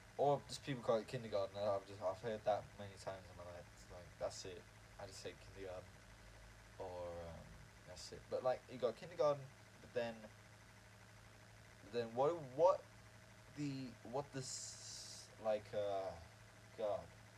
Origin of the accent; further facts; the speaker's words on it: Ireland; I'm from Ireland, so I have a different way of thinking about it